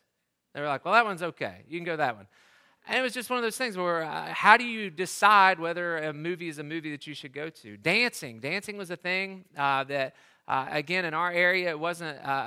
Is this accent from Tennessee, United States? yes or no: yes; Tennessee, United States; within the church where I grew up in East Tennessee